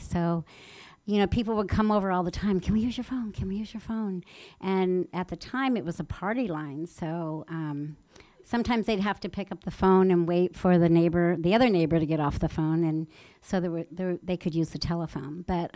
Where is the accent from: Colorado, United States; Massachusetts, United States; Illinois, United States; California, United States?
California, United States; San Diego; also born or lived in Pennsylvania; my parents and I were all born in Pennsylvania. And so I'm from the East Coast, but my dad was in the Navy, and you know, like any good Navy man, he was stationed in San Diego. So when I was very young, we came here.